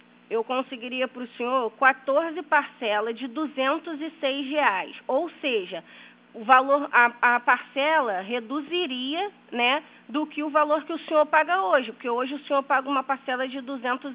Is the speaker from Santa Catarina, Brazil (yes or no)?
no; Rio de Janeiro, Brazil; Só que eu sou do Rio